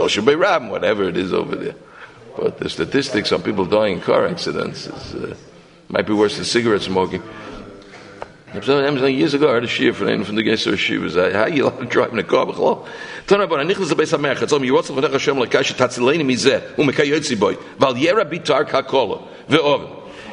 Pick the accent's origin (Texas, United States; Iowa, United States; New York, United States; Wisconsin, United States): New York, United States; big city's a tough place. I'm from New York. It's like a tough place.